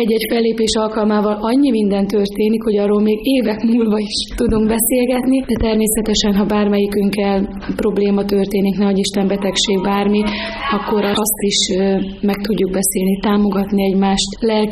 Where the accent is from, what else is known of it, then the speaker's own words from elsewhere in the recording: Vojvodina, Serbia; moved away as an adult; now in Tázlár, Hungary; én a Délvidékről származom, és Tázlára jöttem férhez